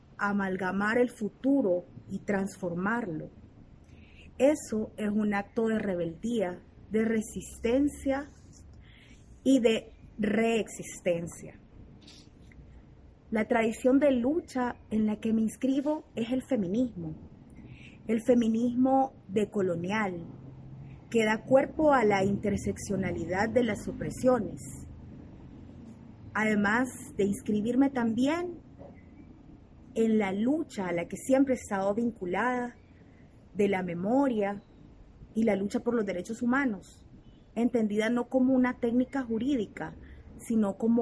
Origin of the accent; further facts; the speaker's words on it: El Salvador; born there; nací en El Salvador, soy feminista, antropóloga, madre de un adolescente, hija de padres detenidos, desaparecidos durante el conflicto armado salvadoreño.